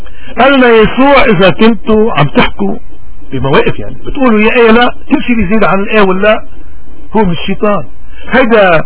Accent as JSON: {"language": "Arabic", "country": "Lebanon", "said": "ولكن قلنا طالع بايدنا كلبنانيين نحن نحارب حزب الله؟"}